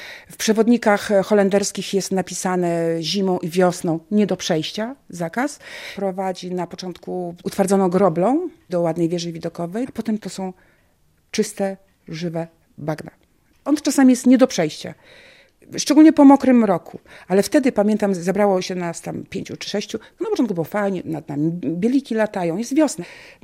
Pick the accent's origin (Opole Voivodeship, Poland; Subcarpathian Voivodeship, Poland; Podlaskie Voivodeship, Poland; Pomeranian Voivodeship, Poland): Podlaskie Voivodeship, Poland; Knyszyn; Ja jestem tutejsza. Moja praprababcia pochodzi tutaj ze wsi Nowa Wieś. A ja pochodzę z Knyszyna Zamku.